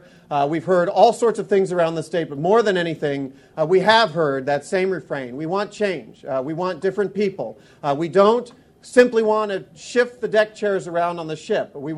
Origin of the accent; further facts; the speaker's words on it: Kansas, United States; But like any good Kansan, I started sort of probing with questions.